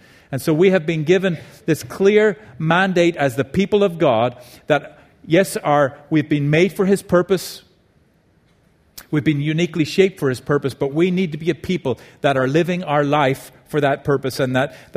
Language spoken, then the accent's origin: English; Ireland; growing up in Ireland, I could see how we got there